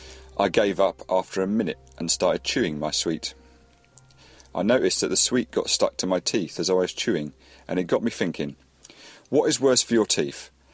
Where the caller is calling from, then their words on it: South East England, United Kingdom; from Hampshire and I have a question about sweets.